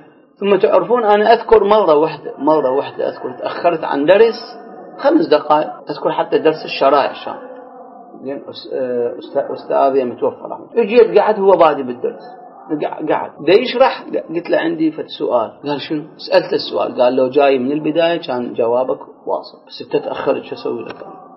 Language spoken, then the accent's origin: Arabic; Iraq; يعني إحنا شلون عندنا بالعراق نقول اللي يزعل يدق راسه بالحائط